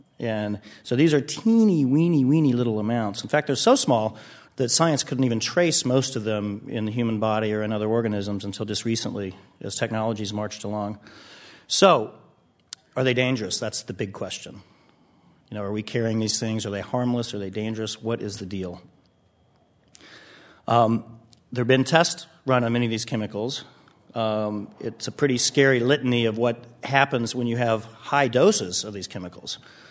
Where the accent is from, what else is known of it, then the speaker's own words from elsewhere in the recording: Kansas, United States; even through my childhood growing up in Kansas